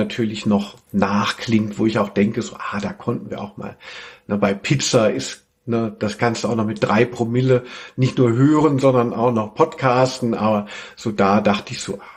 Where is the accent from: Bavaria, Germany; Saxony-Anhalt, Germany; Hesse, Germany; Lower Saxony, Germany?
Hesse, Germany; wo ich herkomme, aus Hessen